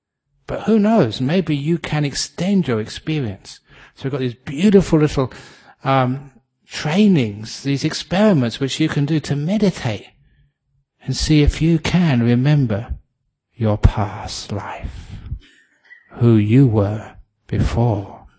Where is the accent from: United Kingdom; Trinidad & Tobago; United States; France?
United Kingdom; England; because I grew up in England